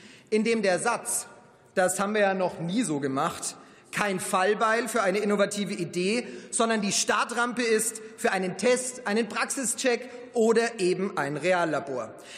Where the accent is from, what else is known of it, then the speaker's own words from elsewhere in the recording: Herzogenaurach, Bavaria, Germany; Als ich vor über 11 Jahren in den Stadtrat meiner Heimatstadt Herzogenaurach gewählt wurde